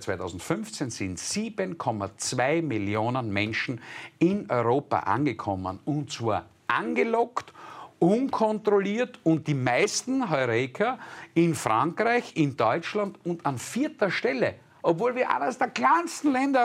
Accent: Graz, Styria, Austria; Ich komme aus Graz

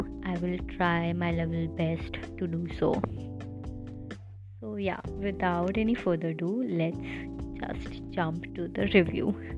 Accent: India; I'm an Indian brown girl reviewing K-dramas here.

